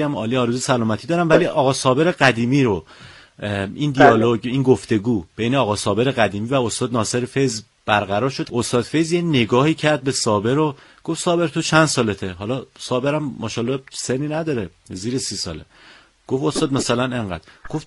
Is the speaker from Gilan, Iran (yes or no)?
no; Isfahan, Iran; من خودم اصفهانیم. ما یه رگمون اصفهانیه